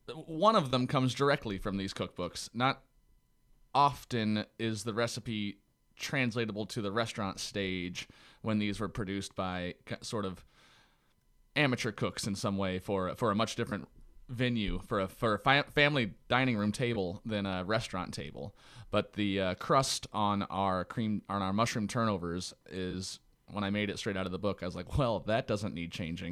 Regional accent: Missouri, United States; now in Chicago, United States; At least my Missouri is my own experience, and I didn't know that I grew up in the South till I moved to Chicago.

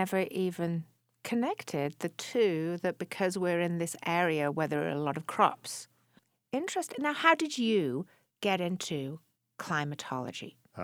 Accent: California, United States; I am from California prior to this.

